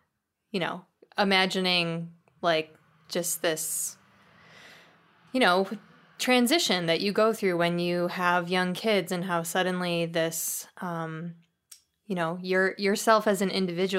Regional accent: New York, United States; I'm originally from Western New York, like about an hour from Niagara Falls.

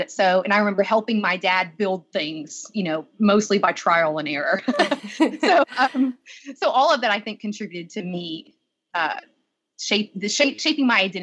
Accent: Chattanooga, Tennessee, United States; I've been sitting in a certain place in my hometown, my town of Chattanooga

